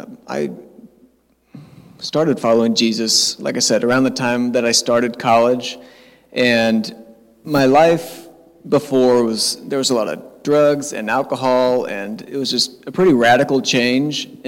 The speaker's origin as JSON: {"language": "English", "town": "Little Rock", "region": "Arkansas", "country": "United States", "lives_now": "Houston, United States", "said": "I'm from Little Rock, Arkansas, but I love Houston."}